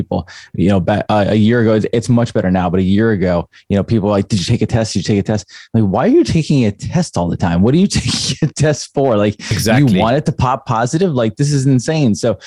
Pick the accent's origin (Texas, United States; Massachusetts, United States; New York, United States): New York, United States; moved away; And so I'm from New York originally. So I was around for 9/11 and I had bought into the whole official statement back then.